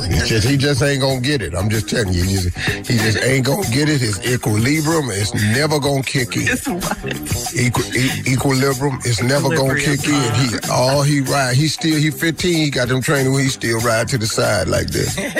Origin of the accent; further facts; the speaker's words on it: West Virginia, United States; I'm from West Virginia.